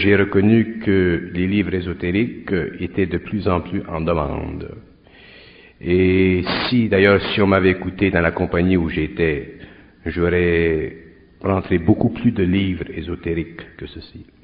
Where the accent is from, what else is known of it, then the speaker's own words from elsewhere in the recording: Montreal, Quebec, Canada; Moi, je viens de Montréal. Je viens de Montréal et je vis dans le Nord.